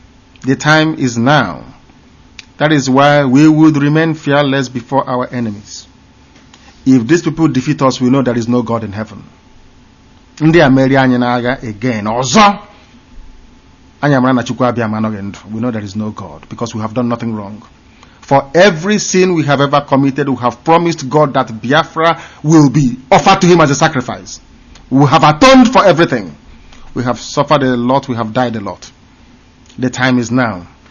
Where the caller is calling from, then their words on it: Belgium; My name is … I'm sending from Belgium.